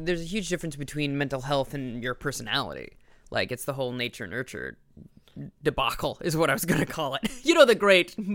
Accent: Midwest, United States; oh, I need to explain that I'm from the Midwest, for example

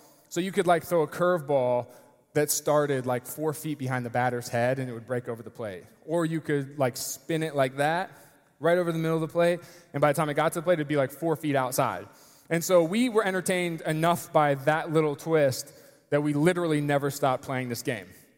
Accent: Lewis Center, Ohio, United States; I grew up here in Columbus, in Lewis Center, Ohio, Olentangy High School, north of the city. And I was one of four kids.

